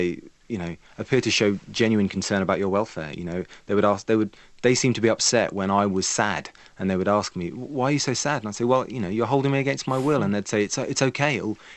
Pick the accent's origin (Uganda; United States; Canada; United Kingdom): United Kingdom; But yeah, you know what happens as a British journalist working in Baghdad.